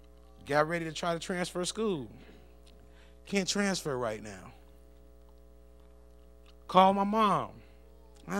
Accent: Chicago, Illinois, United States; now in Little Rock, United States; I'm not born from Arkansas. I was born and raised in Chicago, and now I'm down here in Little Rock, and all my family is either up north or in North Carolina.

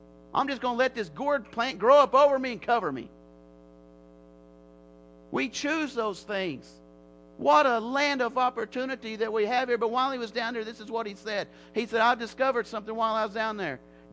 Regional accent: Little Rock, Arkansas, United States; They say, where are you from? I say, I'm from Little Rock.

